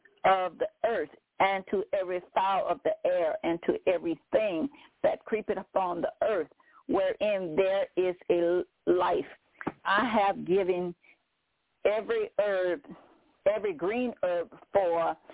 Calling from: Baton Rouge, Louisiana, United States; I'm calling from Baton Rouge, Louisiana.

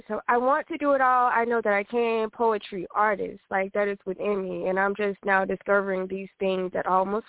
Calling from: Los Angeles, California, United States; I am calling from Los Angeles.

